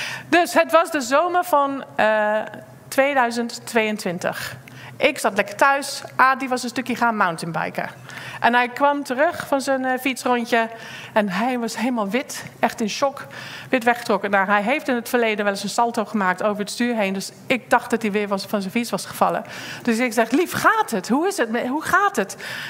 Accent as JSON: {"language": "Dutch", "town": "Poole", "region": "South West England", "country": "United Kingdom", "second_language": "Dutch", "said": "Ik kom uit Poole vandaan. Daar hebben Aad en ik ook bijna 5 jaar samen gewoond toen we net getrouwd waren."}